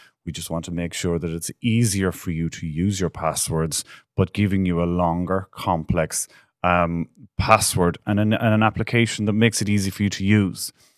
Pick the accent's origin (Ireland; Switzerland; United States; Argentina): Ireland; I am Irish